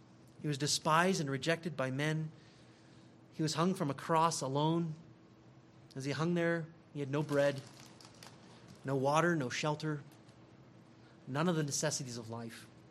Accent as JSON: {"language": "English", "region": "Midwest", "country": "United States", "said": "As I come here from the Midwest, it's kind of boring there."}